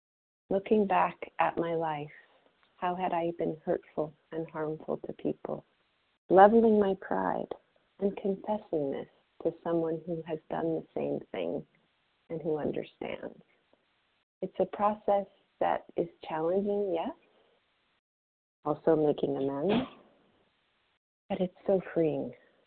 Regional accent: California, United States; I am from California.

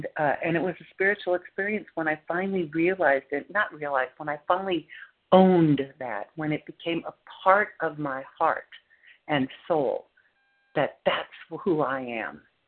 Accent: Plano, Texas, United States; Hi, good morning. … I'm from Plano, Texas.

